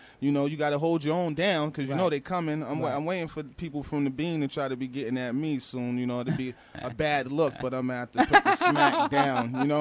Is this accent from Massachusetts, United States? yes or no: yes; Boston, Massachusetts, United States; They don't even care I'm from Boston.